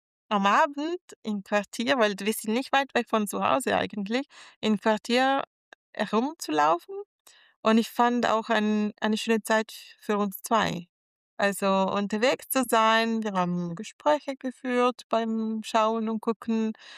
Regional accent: Bergamo, Lombardy, Italy; German is a second language; Ich komme aus Bergamo. Und damals hat meine Oma unterhalb von der Stadtmauer von Bergamo, es ist viel so Trockenmauer und sie hatte einen Gemüsegarten

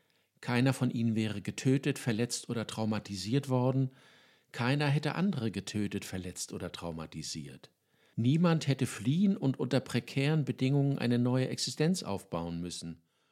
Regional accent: Hamburg, Germany; Schließlich unsere Städte und Dörfer, meine Heimatstadt Hamburg, sie wären unbeschadet geblieben.

